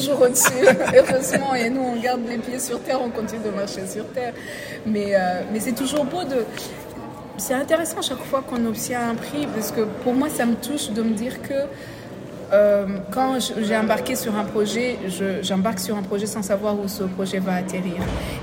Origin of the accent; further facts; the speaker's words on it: Rwanda; Puisque j'ai grandi au Rwanda avec mon père qui aimait l'histoire